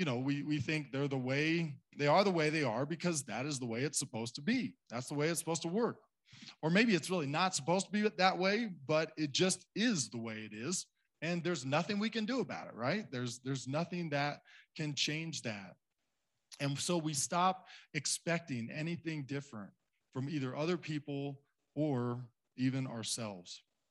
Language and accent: English; Cedarville, United States; She still lives in the hometown where we grew up in Cedarville.